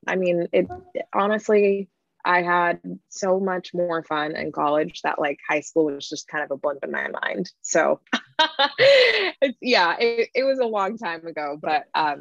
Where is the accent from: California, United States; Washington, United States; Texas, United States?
Washington, United States; Lakewood; Well, I grew up in Lakewood, just south of Tacoma.